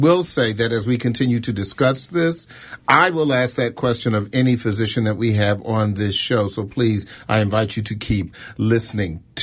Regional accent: Lanham, Maryland, United States; calling from Lanham, my hometown.

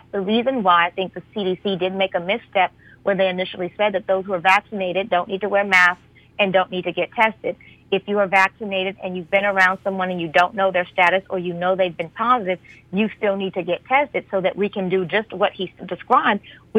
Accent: California, United States; also born or lived in Louisiana; I grew up in Southern California and from Louisiana, but out here on the East Coast, things get cold.

